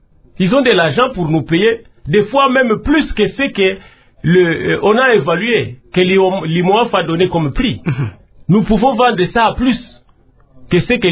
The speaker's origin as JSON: {"language": "French", "country": "DR Congo", "said": "nous sommes des Congolais"}